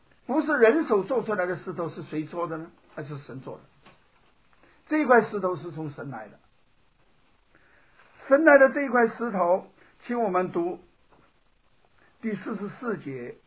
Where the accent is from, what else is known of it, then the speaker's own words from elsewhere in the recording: China; 我们从大陆来的人都知道叫做集中和民主